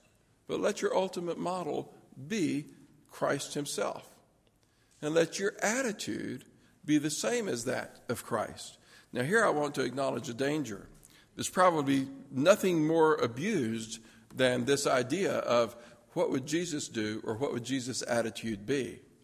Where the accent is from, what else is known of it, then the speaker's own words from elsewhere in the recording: Lookout Mountain, Tennessee, United States; we stayed the weekend where I grew up on Lookout Mountain.